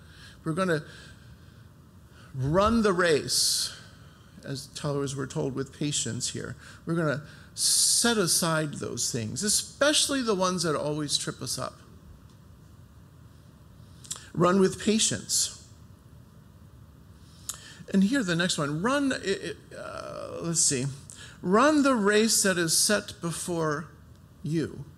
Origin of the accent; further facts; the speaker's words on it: Michigan, United States; You know, We're all from Michigan.